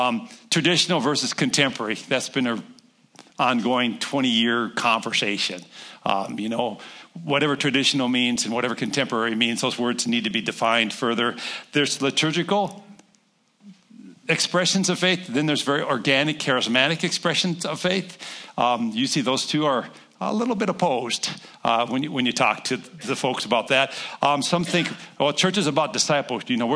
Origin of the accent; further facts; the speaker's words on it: Brooklyn Park, Minnesota, United States; also born or lived in Knoxville, Iowa; And so I grew up in Brooklyn Park, so I know that area of Minnesota real well. My family's all from Bemidji-Bagley area in northern Minnesota